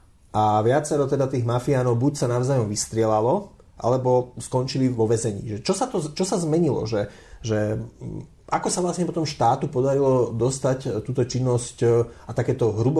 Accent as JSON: {"language": "Slovak", "region": "Trenčín Region", "country": "Slovakia", "tie": "born or raised there", "said": "keď vyrastal som na Hornej Nitre"}